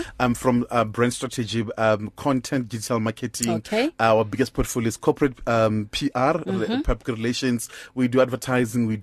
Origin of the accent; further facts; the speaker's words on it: Randburg, Gauteng, South Africa; also born or lived in Limpopo; I was born and bred here, Mujobek, in Randburg. My mom, she was a domestic worker. Then I went to stay Kulimpopo, Ramashashani.